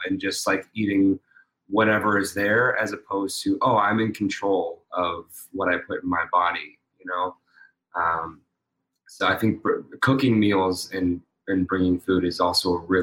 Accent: Pittsburgh, Pennsylvania, United States; I went to a recreational dance studio in Penn Hills, Pittsburgh. I'm from Pittsburgh, Pennsylvania.

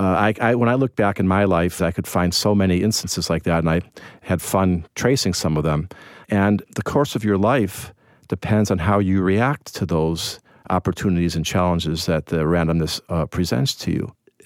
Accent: Evanston, Illinois, United States; I grew up in Chicago, actually in Evanston for most of my time in Chicago, which is a near north suburb.

